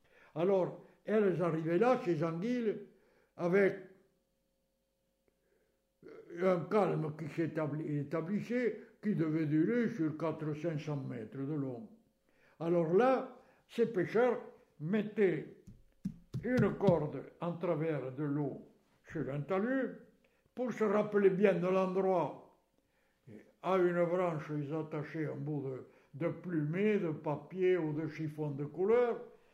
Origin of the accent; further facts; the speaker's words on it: Carennac, Occitanie, France; c'était la grande activité à Carennac, puisque je suis de Carennac.